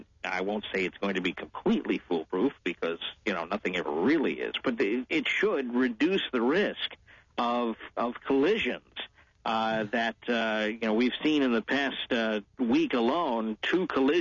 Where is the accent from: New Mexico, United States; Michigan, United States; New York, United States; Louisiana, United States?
New York, United States; Queens; I grew up in Queens, New York.